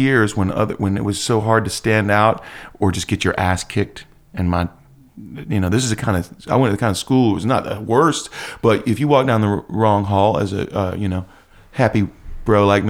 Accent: North Carolina, United States; I'm from North

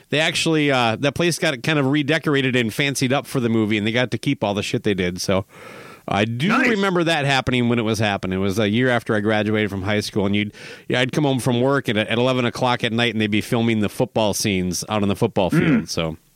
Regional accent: Minnesota, United States; But you know, I'm a Minnesotan. We're super nice.

